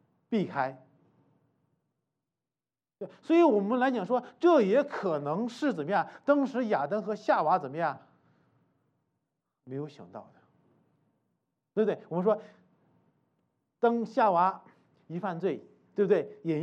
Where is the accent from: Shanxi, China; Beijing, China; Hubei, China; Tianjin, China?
Shanxi, China; 因为我老家是山西的嘛，所以但是我服侍呢，我的教会是在四川。